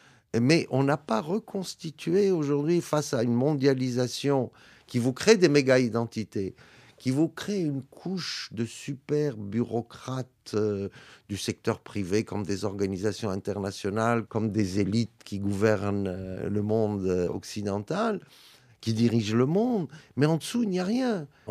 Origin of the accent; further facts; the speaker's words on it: Lebanon; Chez moi, au Liban, je dis, nos dirigeants, souvent, c'est des touristes dans leur propre pays.